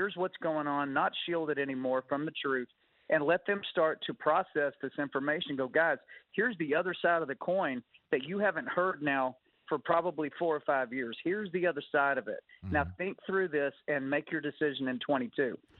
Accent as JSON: {"language": "English", "region": "Texas", "country": "United States", "said": "I'm a Texan originally, so I mean, I'm well acquainted with what goes on in Texas."}